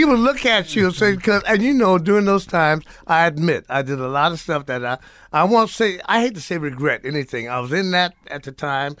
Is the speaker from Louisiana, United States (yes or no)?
yes; New Orleans, Louisiana, United States; also born or lived in Morgan City; Born in New Orleans, raised in New Orleans in Morgan City, Louisiana.